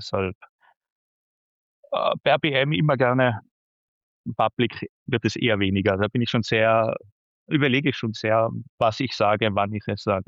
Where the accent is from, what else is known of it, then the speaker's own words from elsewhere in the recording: Tyrol, Austria; Ich komme, wie man hört, aus Österreich, aus dem schönen Tirol.